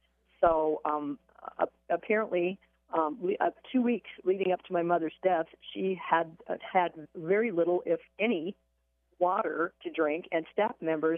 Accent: Iowa, United States; This is nearly my hometown. It's very close to where I grew up. Kindly Mission Nursing Home in Buffalo Center, Iowa, is a wonderful facility.

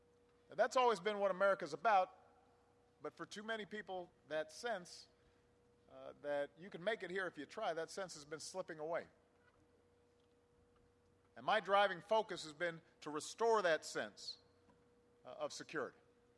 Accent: Illinois, United States; Yeah, you've got corn and wheat that's coming down from my home state of Illinois down the river

